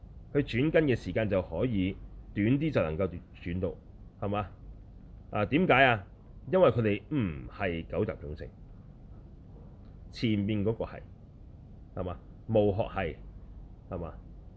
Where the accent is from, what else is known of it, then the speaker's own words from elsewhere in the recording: China; 咁就未必會好似我哋中國人寫嘅詩詞咁工整啊